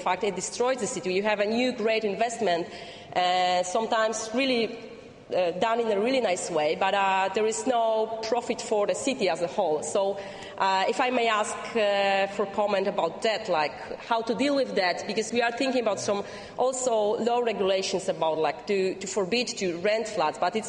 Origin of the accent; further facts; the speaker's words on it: Gdańsk, Pomeranian Voivodeship, Poland; Because I'm coming from Gdańsk, from the north of Poland, very dynamic city, especially in the last years.